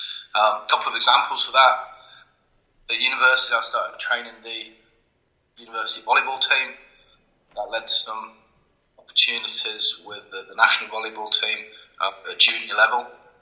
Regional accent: South West England, United Kingdom; moved away as an adult; now in Sheffield, United Kingdom; I come from Devon, I come from the southwest. I moved to Sheffield in 1998, half a lifetime away from me now

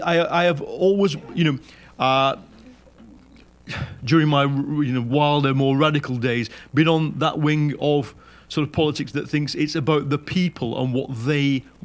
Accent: United Kingdom; So, yeah, I'm just a Brit journalist with a penchant for going into slums.

